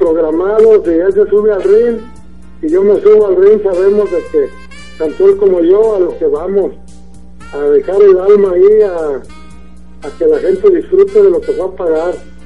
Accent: Guadalajara, Jalisco, Mexico; Soy de Jalisco, soy de aquí de Guadalajara.

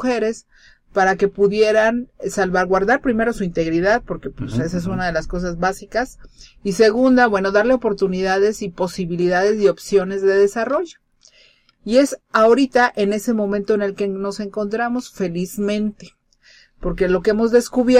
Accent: Mexico; por estas mujeres, que somos las mexicanas

